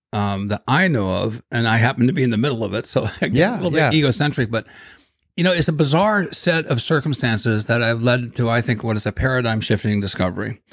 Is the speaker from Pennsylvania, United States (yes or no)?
no; Ohio, United States; So I grew up in Ohio in this laboratory, and my brother John influenced me, and I wanted to become a scientist.